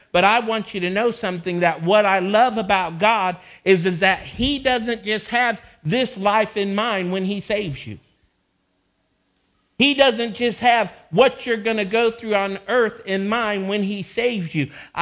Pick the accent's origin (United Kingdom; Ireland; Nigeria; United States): United States; I'm a proud American. I love my American citizenship, and I love our American freedoms.